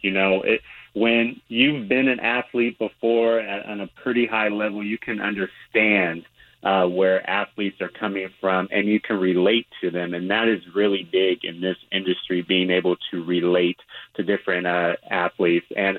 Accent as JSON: {"language": "English", "region": "California", "country": "United States", "said": "So NFL.com, that was in Los Angeles, my neck of the woods. I'm actually from California."}